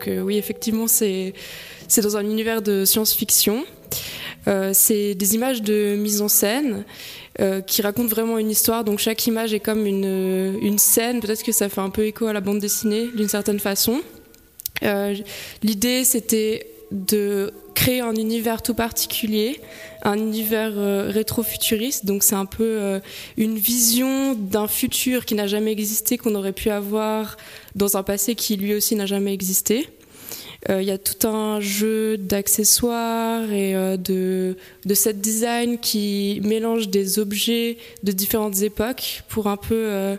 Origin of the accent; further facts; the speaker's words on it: Valais, Switzerland; now in Renan, Switzerland; Je viens du Valais et maintenant j'habite à Renan, où je continue des études en photographie.